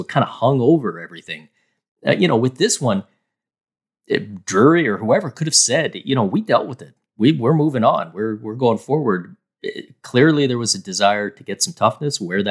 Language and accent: English; Canada; you and I growing up in Canada